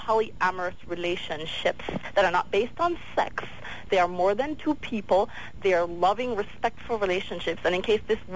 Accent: Jamaica; moved away; I'm originally from Jamaica.

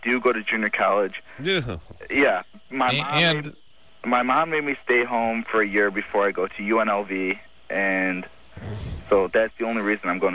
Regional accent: Illinois, United States; also born or lived in Scotland / San Diego, United States; No, actually, I was born in Scotland. My dad was in the military. We moved to San Diego, California, and then we moved to Illinois when I was about 5.

